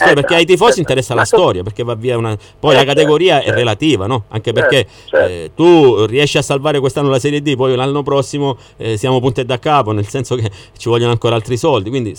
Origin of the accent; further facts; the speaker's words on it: Calabria, Italy; ma è chiaro che dispiace da calabresi